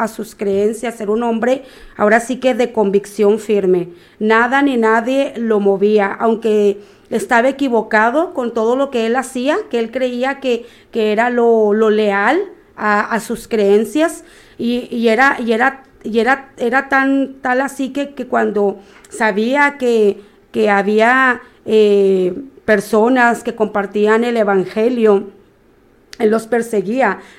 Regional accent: Mexico; hablo aquí en mi país, México

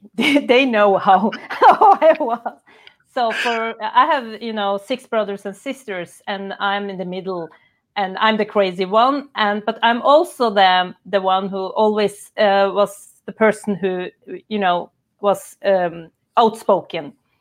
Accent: Norway; I grew up in Norway. I'm totally like every other Norwegian girl

